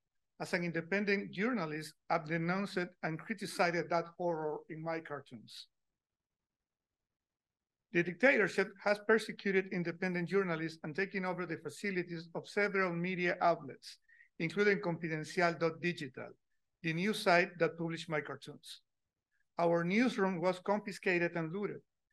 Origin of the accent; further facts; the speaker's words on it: Nicaragua; I am from Nicaragua, and I am a cartoonist.